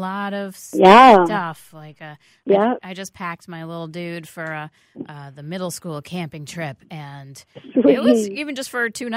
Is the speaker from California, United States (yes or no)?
no; New York City, New York, United States; So I grew up in New York City